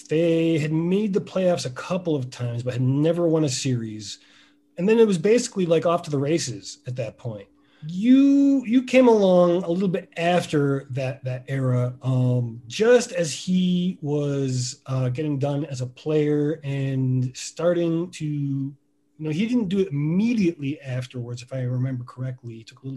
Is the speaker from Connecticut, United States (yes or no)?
yes; East Hartford, Connecticut, United States; I grew up in Manchester in East Hartford, Connecticut, and it was just always there.